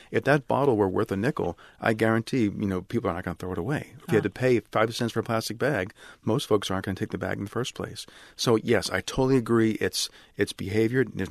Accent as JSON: {"language": "English", "region": "Louisiana", "country": "United States", "tie": "born or raised there", "said": "I grew up in Louisiana and you'd always go to the Gulf and step in tar, always clean your feet after a day at the beach."}